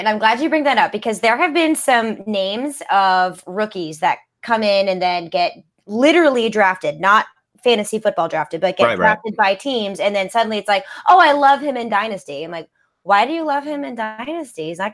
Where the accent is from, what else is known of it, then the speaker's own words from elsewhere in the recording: St. Louis, Missouri, United States; okay, so I'm from St. Louis, Missouri.